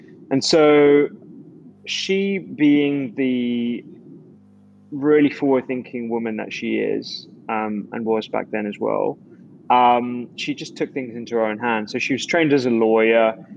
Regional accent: India; She's also, my background is, and I'm Indian. Both my parents are Punjabi, Indian, Sikh.

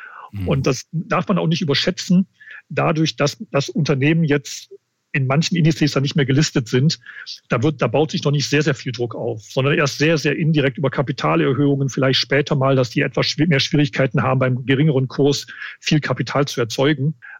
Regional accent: Munich, Bavaria, Germany; ich bin Münchner, steht auch im Personalausweis drauf.

